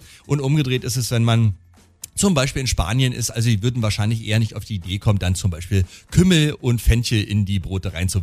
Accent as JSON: {"language": "German", "region": "Brandenburg", "country": "Germany", "said": "Wir kommen aus Brandenburg und deswegen habe ich mir gedacht, Sauerteig und Roggenbrot ist so die Spezialität, die wir hier so zu bieten haben."}